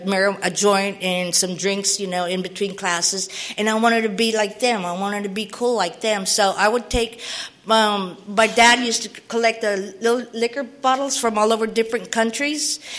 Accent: Philippines; I was born in the Philippines. I was raised there.

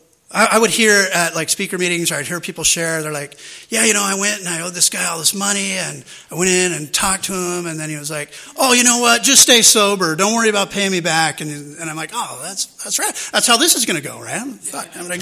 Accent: El Cajon, California, United States; I'm from El Cajon. Sorry. Our claim to fame is back in the 80s, we were the crystal meth capital of the world.

